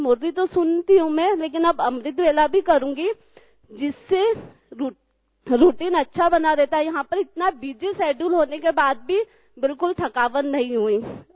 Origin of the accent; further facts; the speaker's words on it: Indore, Madhya Pradesh, India; मैं साईं गंगोत्री बिहार इंदौर से आई हूँ।